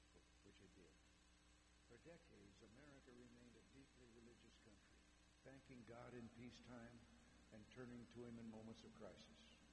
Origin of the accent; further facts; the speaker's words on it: Dixon, Illinois, United States; this heat reminds me of a story that took place back in my hometown of Dixon, Illinois.